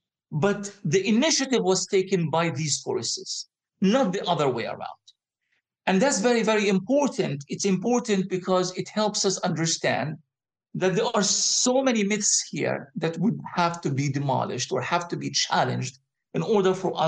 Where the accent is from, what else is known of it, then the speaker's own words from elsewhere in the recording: Gaza, Gaza Strip, Palestine; as a young, idealist socialist growing up in Gaza